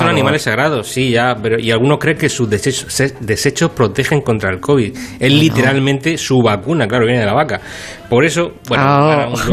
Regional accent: Lo Pagán, Region of Murcia, Spain; En mi pueblo de verdad, donde yo nací, son los universalmente famosos lodos de Lopagán, Murcia.

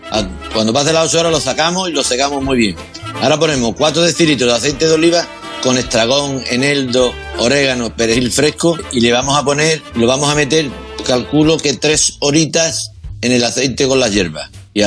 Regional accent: El Puerto de Santa María, Andalusia, Spain; Hola, petarda, que estamos en feria en mi pueblo, qué alegría más grande.

